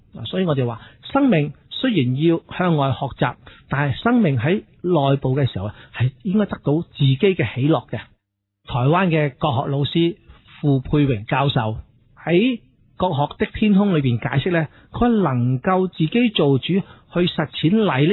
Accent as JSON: {"language": "Cantonese", "region": "Guangdong", "country": "China", "said": "系我哋广东人嚟㗎喎"}